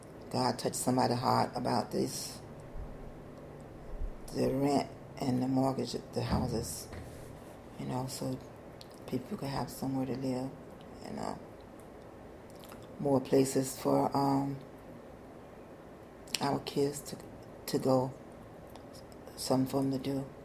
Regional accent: Florida, United States; also born or lived in Georgia; Well, I am from Florida. I was born in Georgia, and I was raised in Florida.

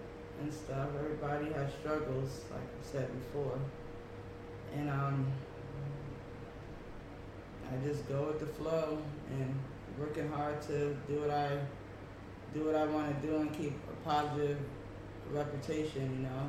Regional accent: Hudson, New York, United States; I grew up in, I grew up all around Hudson because we lived a few different places. I was raised on Warren Street, Allen Street, well, mainly Warren Street and Allen Street, actually.

